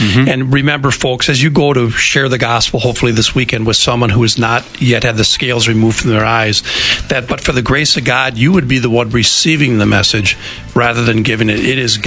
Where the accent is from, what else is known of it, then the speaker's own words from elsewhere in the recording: Green Bay, Wisconsin, United States; born there; I had no choice. I was born in Green Bay. I think I'll be born in Pulaski instead.